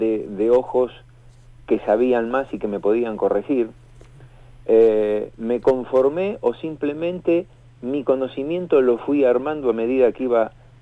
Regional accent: General Roca, Río Negro, Argentina; soy de Roca, imagínate que los conozco de prácticamente toda la vida

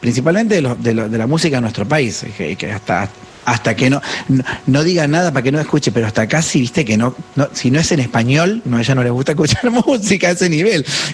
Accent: Argentina

